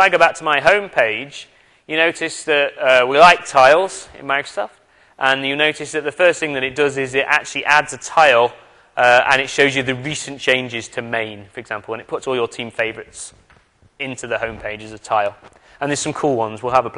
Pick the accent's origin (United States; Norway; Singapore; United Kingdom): United Kingdom; I'm from the UK, as we've already established by my crazy accent.